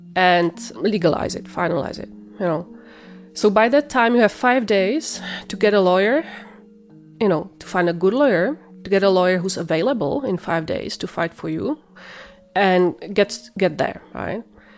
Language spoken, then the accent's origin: English; Czechia; now in Canada; We are from the Czech Republic. We came in 2015. So it's been a while.